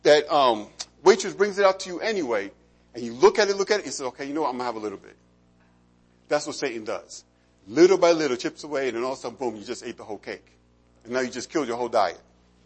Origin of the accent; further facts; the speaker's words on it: New York, United States; Back in the old days, I'm from New York. You know, growing up in New York, you never bought a car from a used car salesman.